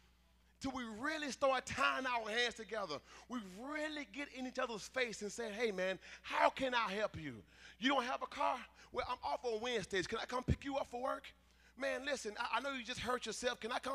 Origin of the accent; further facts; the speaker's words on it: Mississippi, United States; You know, I'm fresh from Mississippi. That's where we communicated.